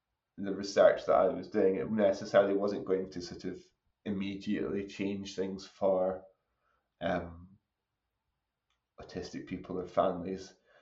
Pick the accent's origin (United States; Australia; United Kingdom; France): United Kingdom; Aberdeen, Scotland; I'm from Aberdeen